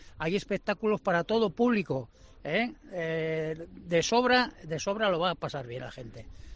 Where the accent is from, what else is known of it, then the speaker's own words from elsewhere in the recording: Cascante, Navarre, Spain; de Artesanía en Madera de Olivo y de Boj, de Cascante, Navarra.